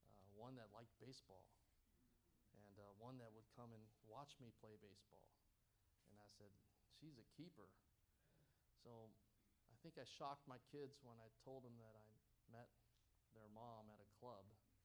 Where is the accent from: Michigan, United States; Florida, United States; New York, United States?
Michigan, United States; Detroit; I'm a Mexican from Detroit, but didn't matter.